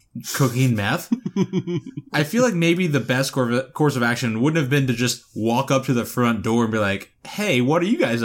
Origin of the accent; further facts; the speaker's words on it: United States; Yes. I'm an American.